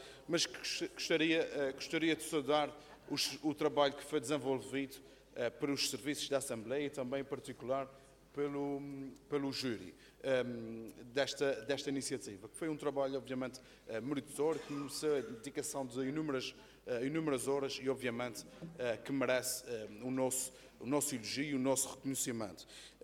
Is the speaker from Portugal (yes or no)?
yes; Azores, Portugal; que nos deve orgulhar enquanto açorianos e enquanto residentes da região autónoma dos Açores